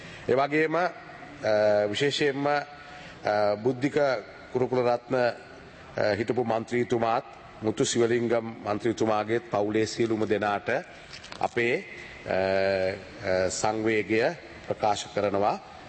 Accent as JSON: {"language": "Sinhala", "town": "Payagala", "region": "Western Province", "country": "Sri Lanka", "tie": "born there", "said": "එතන එහා පැත්තේ පයාගල මං ඉපදුනේ පයාගල"}